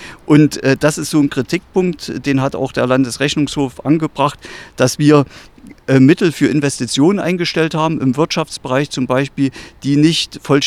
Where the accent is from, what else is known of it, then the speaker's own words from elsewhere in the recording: Saalfeld, Thuringia, Germany; dass meine Heimatstadt Saalfeld Kurort wird